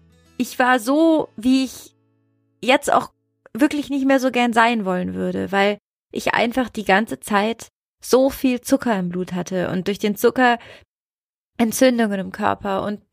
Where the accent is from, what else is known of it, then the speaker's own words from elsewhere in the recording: Italy; German is a second language; now in Germany; Und ich komme aus Italien. Für mich ist es ganz schlimm, nicht zu essen.